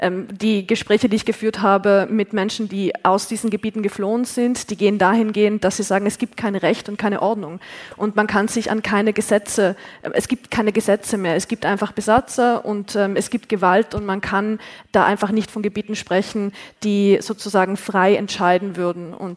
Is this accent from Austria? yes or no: no; Trentino-Alto Adige, Italy; Also ganz kurz, ich komme selbst aus Südtirol.